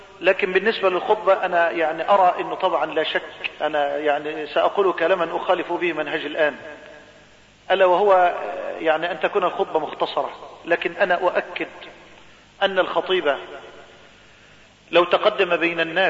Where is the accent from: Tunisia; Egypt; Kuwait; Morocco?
Egypt; اخواننا الشرايط عندنا في مصر